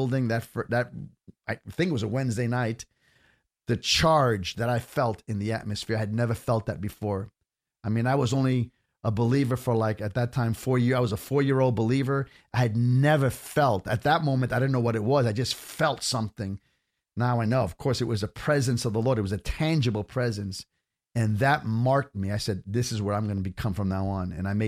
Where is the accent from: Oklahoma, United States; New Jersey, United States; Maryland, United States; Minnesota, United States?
New Jersey, United States; born there; Well, okay, so I was born in New Jersey, 1961, so that's 60 years ago.